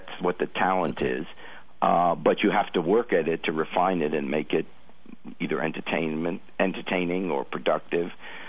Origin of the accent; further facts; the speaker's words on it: New York, United States; also born or lived in England; And, I grew up in New York.